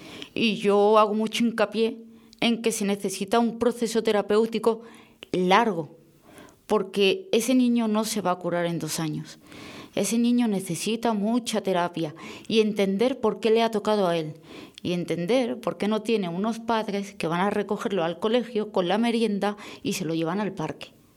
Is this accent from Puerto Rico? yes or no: no; Valencia, Valencian Community, Spain; Yo he nacido en Valencia y entré en el sistema con 5 añitos hasta los 18.